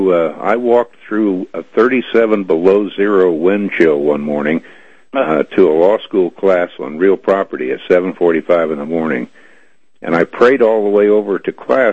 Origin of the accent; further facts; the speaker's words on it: Idaho, United States; also born or lived in South Carolina; I was born in South Carolina, and my mother married my stepdad, and we came out to Idaho.